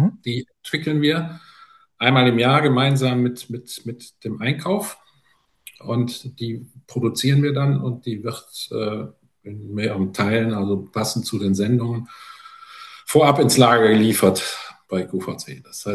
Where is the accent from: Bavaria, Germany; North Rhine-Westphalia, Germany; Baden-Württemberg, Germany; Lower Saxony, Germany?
North Rhine-Westphalia, Germany; Düsseldorf; ich komme aus Düsseldorf